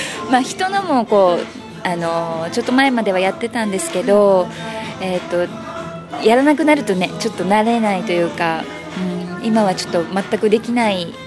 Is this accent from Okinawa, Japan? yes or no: yes; Urasoe, Okinawa, Japan; 浦添です。